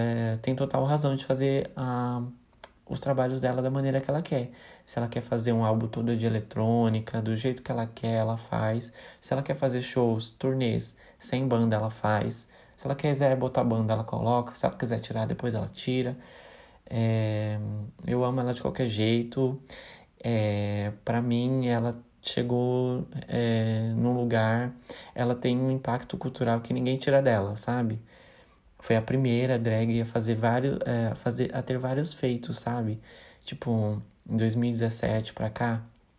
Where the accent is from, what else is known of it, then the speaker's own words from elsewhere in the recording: São Paulo, Brazil; Sou de Itaquera, mas a gente é praticamente vizinho.